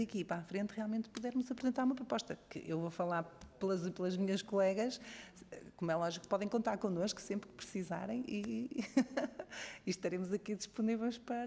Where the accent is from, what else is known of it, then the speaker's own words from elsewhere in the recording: Chaves, Vila Real, Portugal; now in Braga, Portugal; Eu sou de Chaves, fiz a minha formação na Universidade do Minho, vivo em Braga